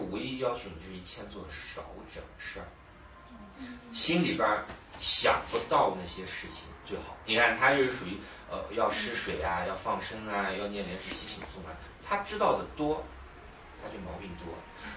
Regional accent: United States; 我是从小在国外长大的，我是在美国，我五年级就出国，我是天主教的

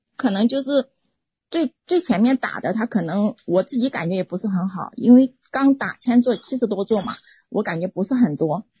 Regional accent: Anhui, China; 就是我老家是安徽人，就是说我们那里的人他会吃那个生葱生蒜

